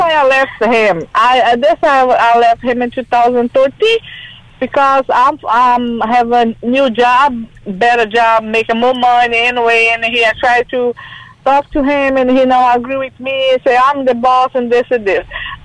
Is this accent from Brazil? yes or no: yes; Brazil; first language Portuguese; English is a second language; I'm sorry, my English. I'm from Brazil. My English is a little crazy, but I can speak.